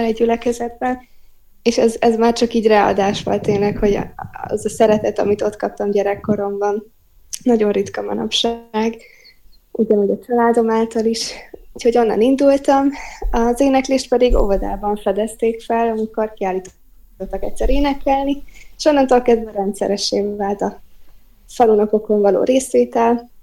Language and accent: Hungarian; Zakarpattia Oblast, Ukraine; Kárpátaljáról származom, azon belül pedig egy pici faluból, amit Tiszólyfalunak hívnak